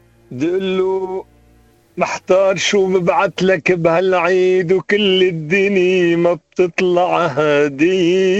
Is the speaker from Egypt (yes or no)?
no; Syria; هلا انا سوري عندي 5 احفاد